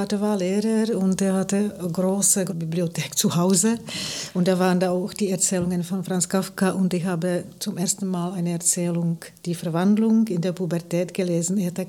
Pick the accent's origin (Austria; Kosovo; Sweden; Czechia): Czechia; Prague; German is a second language; Na, ich stamme aus Prag